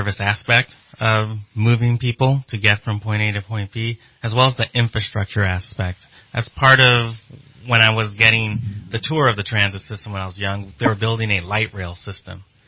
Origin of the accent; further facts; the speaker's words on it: San Jose, California, United States; I'm from San Jose, and I went and visited our transit system while in kindergarten